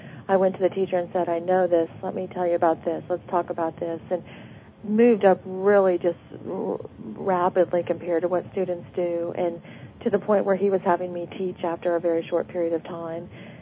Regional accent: Louisiana, United States; And I'm from Louisiana, and at the time I was born, no one had ever heard of a name like this.

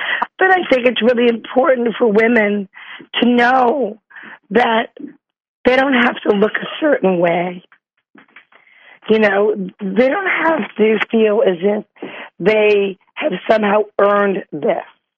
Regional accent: New York, United States; now in Bronx, United States; I'm from Long Island. I live right now in Riverdale in the Bronx in New York.

